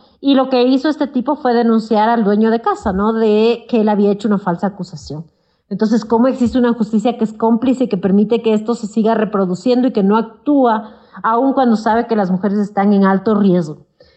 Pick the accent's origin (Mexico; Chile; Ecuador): Ecuador; En mi país, el Ecuador